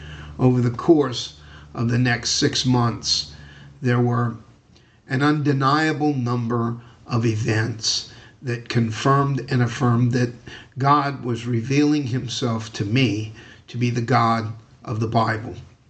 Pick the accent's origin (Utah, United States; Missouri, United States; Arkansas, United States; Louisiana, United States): Louisiana, United States; New Orleans; born there; moved away as an adult; now in Saltville, United States; I am a pastor in Saltville, Virginia. It wasn't always the case. I was born in New Orleans, Louisiana. By the time I left home at 17 to go into the military